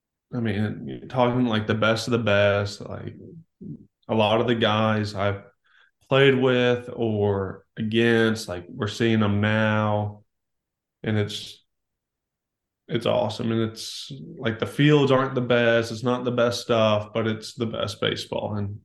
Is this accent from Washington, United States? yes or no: no; Atlanta, Georgia, United States; born there; also born or lived in North Carolina; Well, I liked watching Chipper Jones because I was born in Atlanta. So, and then North Carolina, it was either really the Braves or the Nationals or Orioles.